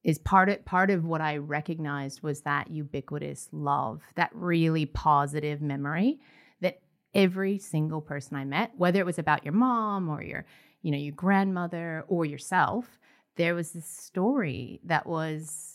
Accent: Ohio, United States; So I grew up in the Midwest.

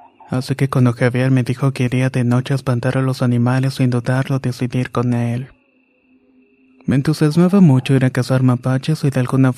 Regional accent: Balancán, Tabasco, Mexico; also born or lived in Campeche; now in Colima, Mexico; 27 años. Vivo en Colima y soy un miembro de la Infantería de Marina. Nací en Campeche, pero me crié en un pequeño pueblo en Balancán, Tabasco.

